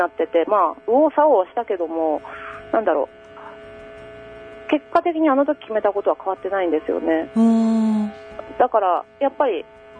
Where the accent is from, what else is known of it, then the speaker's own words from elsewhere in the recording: Shimane, Japan; 美味しいですよ。島根、ぜひ。